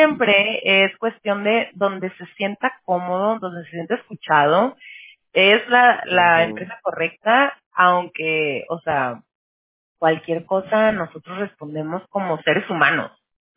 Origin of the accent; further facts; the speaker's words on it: Mexicali, Baja California, Mexico; now in United States; Digo, no me fui tan lejos de casa porque yo soy de Baja California. O sea, nací